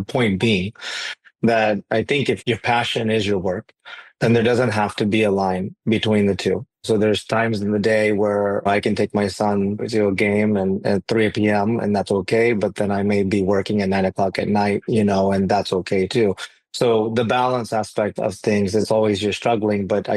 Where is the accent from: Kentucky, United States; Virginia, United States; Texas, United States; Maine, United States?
Texas, United States; Houston; also born or lived in Chicago, United States; I was born in Chicago. We moved to Texas when I was little. So, you know, I'm an ABCD kind of, if anybody knows that term.